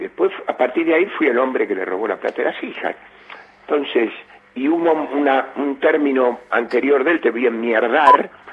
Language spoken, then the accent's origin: Spanish; Cuba; moved away; yo me vine de Cuba. ¿Ves? Yo me vine de Cuba.